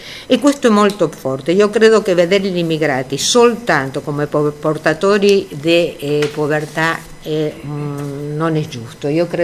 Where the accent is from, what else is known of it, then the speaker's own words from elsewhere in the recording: Buenos Aires, Argentina; Italian is a second language; now in Modena, Italy; Io sono argentina, ho molta nostalgia per la mia Buenos Aires, sono di Buenos Aires. Allo stesso tempo mi sento molto modenese